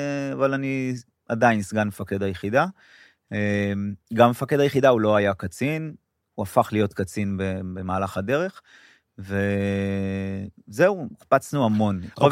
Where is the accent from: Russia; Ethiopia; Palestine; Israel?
Palestine; Gush Etzion, West Bank; גדלתי בגוש עציון